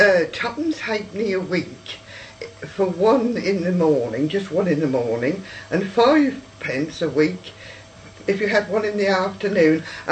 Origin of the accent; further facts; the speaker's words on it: Dersingham, East of England, United Kingdom; born there; I was born in Dersingham. I was born in a tiny house in Manor Road, Beach Drift, it was called.